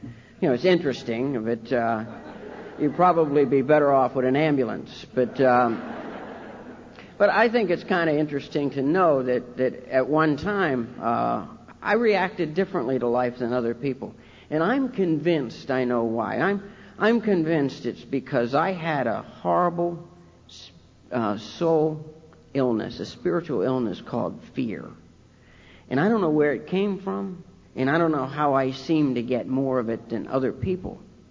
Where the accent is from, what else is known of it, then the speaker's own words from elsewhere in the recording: Ohio, United States; born there; But I was born in a small town in Ohio, and I'm Irish. I'm the eldest son, the second child, in a family of 10 children.